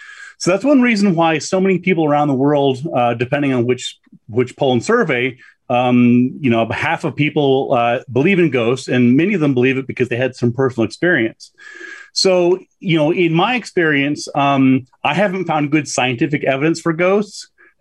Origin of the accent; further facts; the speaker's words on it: New Mexico, United States; I did a book on mysterious New Mexico, which is in my home state of New Mexico.